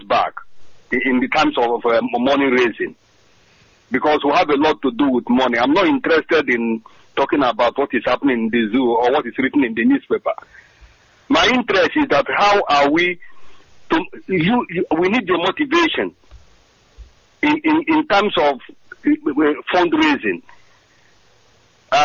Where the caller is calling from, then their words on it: Trondheim, Trøndelag, Norway; I'm calling from Trondheim in Norway.